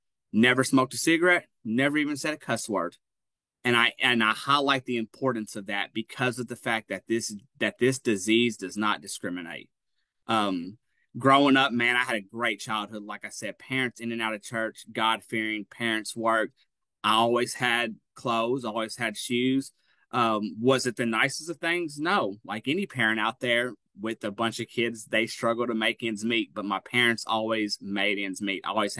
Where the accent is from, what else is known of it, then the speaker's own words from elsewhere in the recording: Hopkinsville, Kentucky, United States; I'm 30 years old. I'm from Hopkinsville, Kentucky, and I am a meth addict.